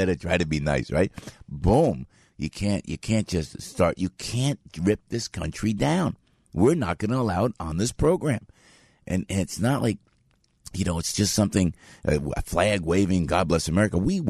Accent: New Jersey, United States; What do I know? I'm from Jersey.

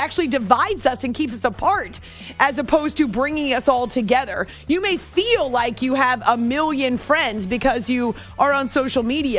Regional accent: Concord, New Hampshire, United States; Plus, it's like in my backyard where I grew up in Concord, New Hampshire.

